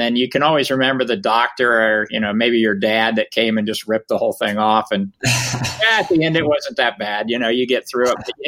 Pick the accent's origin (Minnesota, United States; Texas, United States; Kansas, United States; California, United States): Kansas, United States; Well, I grew up Mennonite, so I have Amish relatives, for those of you, the horse and buggy folk. And so our town was 3,000. It was a dry town, right?